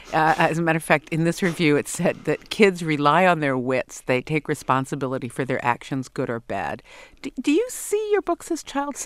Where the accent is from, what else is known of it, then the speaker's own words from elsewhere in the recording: New York, United States; I would read in the subway. I grew up in New York